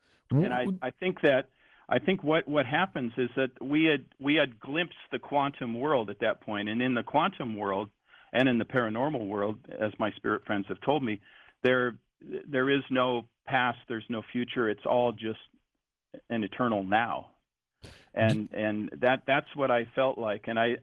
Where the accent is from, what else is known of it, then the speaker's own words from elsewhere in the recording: Washington, United States; I'm from Washington State, and Deception Pass in the north end of Whidbey Island, there's two bridge spans that go from the mainland to Whidbey Island